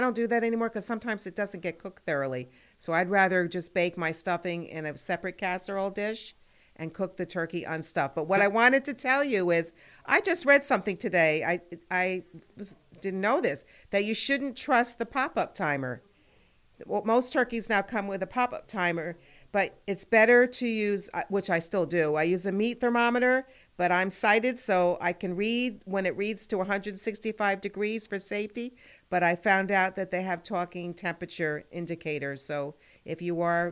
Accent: New Jersey, United States; I'm from New Jersey. We say cashew nuts.

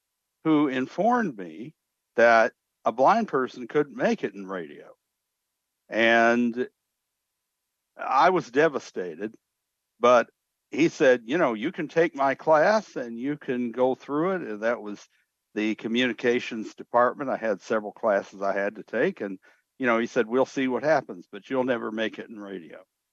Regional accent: El Paso, Texas, United States; born there; accent: Texan; I was born in El Paso, Texas. And yes, you can take the boy out of Texas, but you can't take the Texas out of the boy. So pardon me, but I sound like a Texan.

